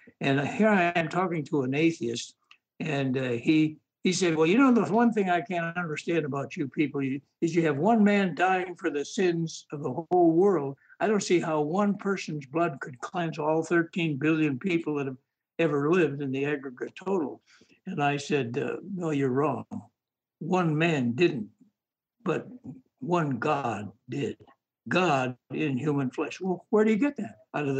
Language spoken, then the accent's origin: English; Michigan, United States; At first, I grew up in Michigan